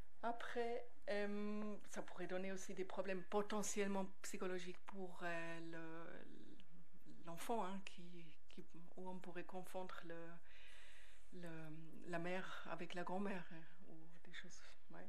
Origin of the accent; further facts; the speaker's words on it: Switzerland; mais ici en Suisse, c'est vraiment la femme